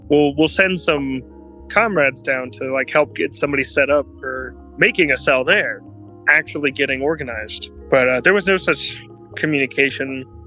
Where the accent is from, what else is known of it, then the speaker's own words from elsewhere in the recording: Atlanta, Georgia, United States; I was born and raised here in Atlanta, and I went to college in Knoxville.